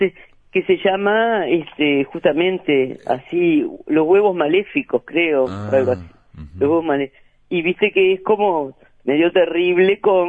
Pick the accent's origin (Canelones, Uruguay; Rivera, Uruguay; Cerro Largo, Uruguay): Canelones, Uruguay; pues yo soy de Canelones, pero mi mamá era de Colonia